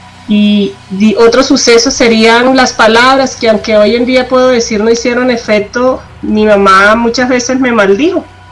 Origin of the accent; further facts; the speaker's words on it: Valledupar, Cesar, Colombia; me crié, no nací en Valledupar, pero sí me crié allí.